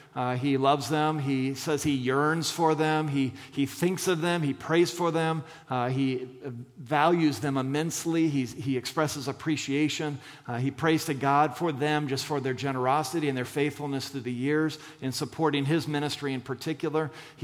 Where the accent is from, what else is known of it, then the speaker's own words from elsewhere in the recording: Scottsdale, Arizona, United States; I grew up in Scottsdale, Arizona, which is the combination of San Diego and Boca Raton.